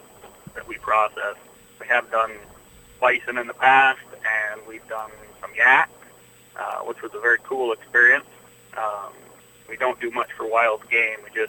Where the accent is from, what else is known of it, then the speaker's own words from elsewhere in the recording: Red Owl, South Dakota, United States; I was born and raised in Western South Dakota. Our family ranch is located in Red Owl, which is about 60 miles east of Sturgis, thereabouts.